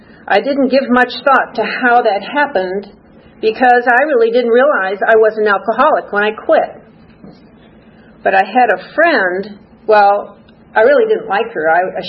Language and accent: English; Chicago, Illinois, United States; I was raised in Chicago in a very religious Polish Catholic community, church, school, and family, an extended family.